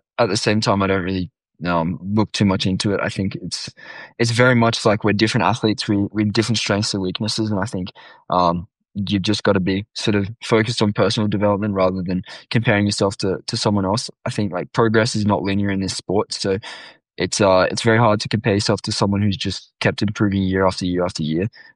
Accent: Australia; Oh, we're all Australians

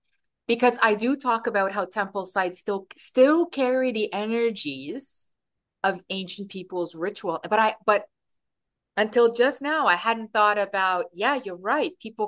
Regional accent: Canada; as a Canadian going down to the States

